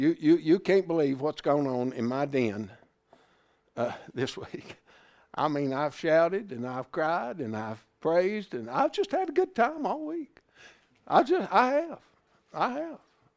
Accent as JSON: {"language": "English", "town": "Irwin", "country": "United States", "tie": "born or raised there", "said": "Listen, I grew up in Irwin."}